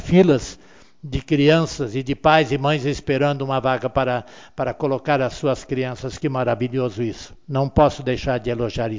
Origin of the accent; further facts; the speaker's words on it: Arroio do Meio, Rio Grande do Sul, Brazil; nós vamos ter orgulho cada vez maior de poder dizer: eu sou de Arroio do Meio